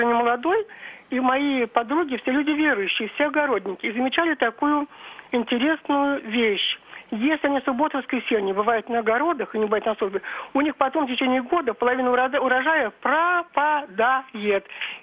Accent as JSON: {"language": "Russian", "region": "Moscow Oblast", "country": "Russia", "said": "я из Подмосковья."}